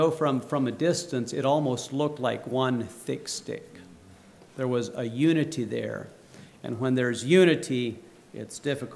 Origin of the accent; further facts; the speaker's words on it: Ohio, United States; I grew up in Ohio. Yost Miller was the bishop where I grew up.